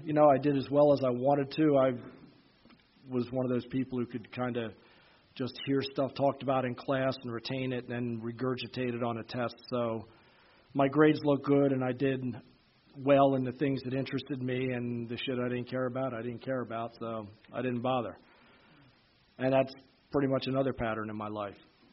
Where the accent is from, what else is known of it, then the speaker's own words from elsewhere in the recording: Pennsylvania, United States; born there; But I was born outside of Philadelphia in the suburbs into a totally normal, completely dysfunctional suburban household, old house, old neighborhood, old parents